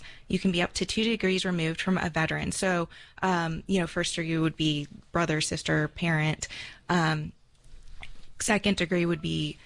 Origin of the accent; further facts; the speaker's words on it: Ohio, United States; also born or lived in San Antonio, United States; I'm a 90s kid, so everybody, like, I knew, you know, there were a lot of kids. I grew up in San Antonio and then Ohio